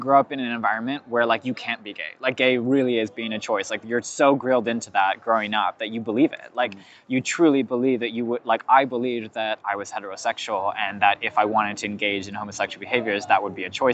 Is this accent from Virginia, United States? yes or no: no; California, United States; Lots of people where I grew up in California, that happened to them.